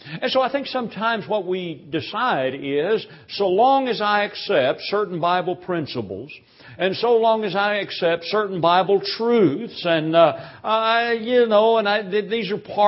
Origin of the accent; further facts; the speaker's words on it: Louisville, Kentucky, United States; He preached for several years there in my hometown of Louisville, Kentucky.